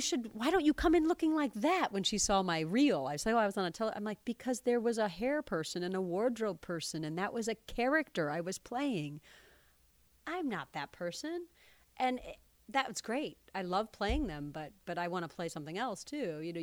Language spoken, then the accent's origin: English; Sandusky, Ohio, United States; I was born in Sandusky, Ohio. I stayed there until I was in sixth grade and then moved to a little town next to it.